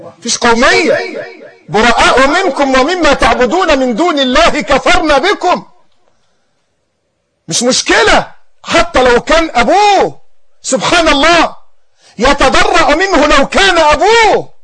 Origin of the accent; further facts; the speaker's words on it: Egypt; تقول لي أنا مصري، ما أنا مصري